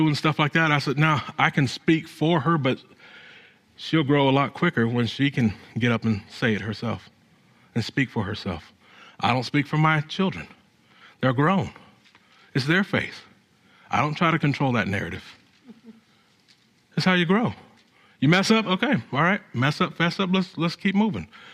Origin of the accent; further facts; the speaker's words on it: California, United States; you know, I'm from California